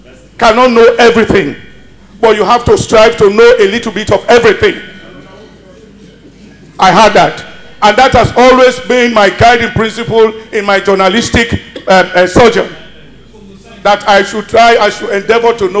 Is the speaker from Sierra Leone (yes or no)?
yes; Kailahun, Eastern Province, Sierra Leone; I'm a wise man. I'm coming from Kailau, the East.